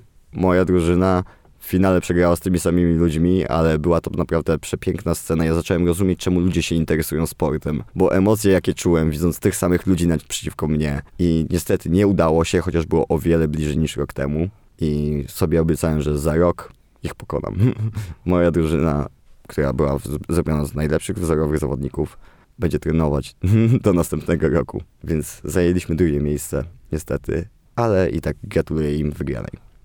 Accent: Giżycko, Warmian-Masurian Voivodeship, Poland; a ja jestem z Giżycka, więc były to moje okolice rodzinne. Mogłem przeprowadzić ich przez wieś, w której się wychowałem

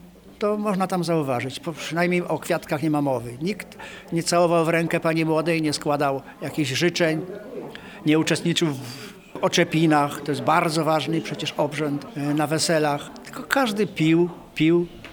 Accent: Elbląg, Warmian-Masurian Voivodeship, Poland; born there; Ja się urodziłem też na Warmii, w Elblągu i w Elblągu mam taką rodzinę, siostrę starszą, siostrę młodszą, że z Warmią jakoś tam związany jestem, prawda?

